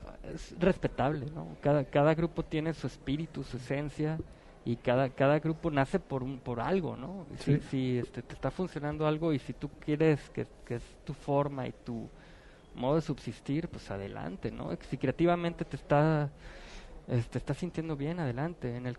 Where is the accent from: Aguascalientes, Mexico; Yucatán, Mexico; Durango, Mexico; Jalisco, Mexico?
Jalisco, Mexico; Ocotlán; Yo soy de Ocotlán.